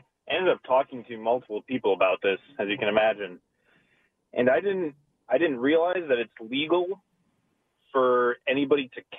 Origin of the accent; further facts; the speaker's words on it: Detroit, Michigan, United States; So we're from the Detroit area, so we're not we understand that crime happens, but even in Detroit, you can park downtown safely.